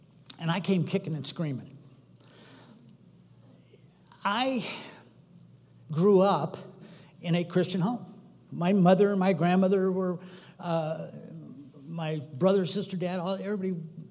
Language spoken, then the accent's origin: English; United States; born there; See, I thought because I was born in America, I had to go to church